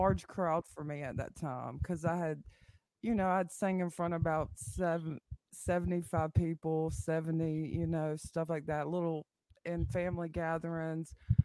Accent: North Carolina, United States; I am actually born and raised around the Outer Banks, and I was actually born in Lisbon City.

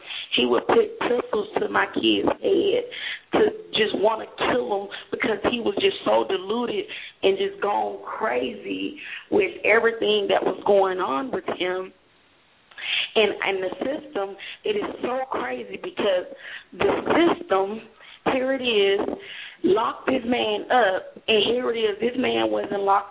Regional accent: Alabama, United States; moved away as an adult; now in Washington, United States; I'm from Alabama, and I moved to Washington because of domestic violence.

